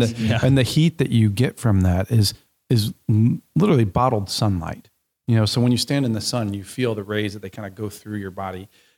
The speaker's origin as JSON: {"language": "English", "country": "United States", "said": "No, I know I realize I'm American, but we need to plant the seeds and to create a place for that to be home"}